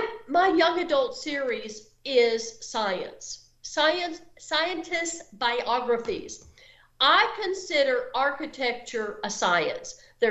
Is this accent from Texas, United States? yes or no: yes; Brownfield, Texas, United States; I'm from Brownfield. I went to Texas Tech. My family, still to this day, are cotton farmers in Brownfield.